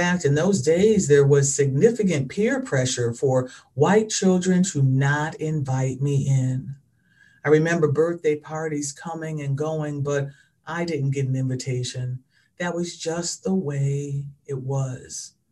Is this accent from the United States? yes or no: yes; Norfolk, Virginia, United States; Growing up in Norfolk, I was the only Black child in the school.